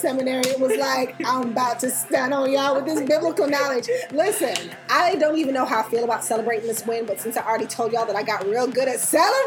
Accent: Atlanta, Georgia, United States; Because you know what? I grew up in Atlanta.

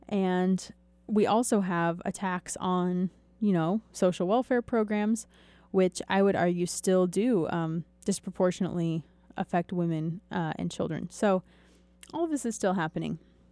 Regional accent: Arkansas, United States; now in California, United States; I grew up in Arkansas, worked there for 15 years in a laundry, moved to California.

